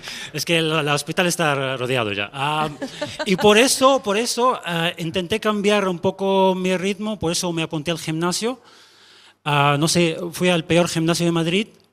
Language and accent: Spanish; Sudan; Yo soy de Sudán y hay algo que tenéis que saber de nosotros, que claro, somos un país africano, ¿no? Eso lo tenemos muy claro, pero también hablamos árabe.